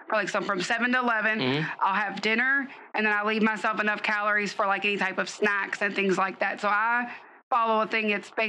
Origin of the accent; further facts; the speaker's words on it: Valley Station, Kentucky, United States; I'm from the Valley. I'm from Valley Station, you know, so I am at heart